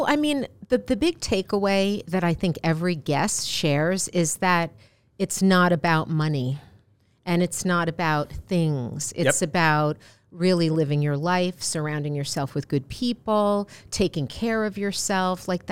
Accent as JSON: {"language": "English", "region": "New Jersey", "country": "United States", "said": "So I'm from New Jersey."}